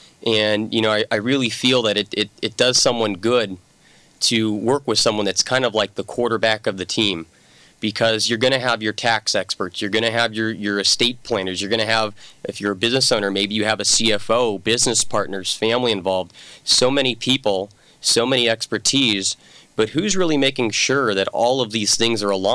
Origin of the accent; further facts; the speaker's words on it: Los Angeles, California, United States; So I'm an Angeleno, born and raised in Los Angeles, more specifically Northridge. So I was an earthquake kid.